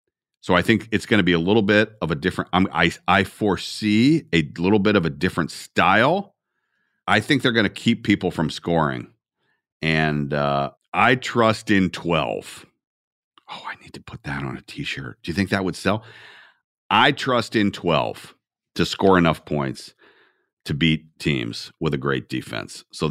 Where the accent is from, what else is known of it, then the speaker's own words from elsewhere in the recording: Atlanta, Georgia, United States; I'm from Atlanta.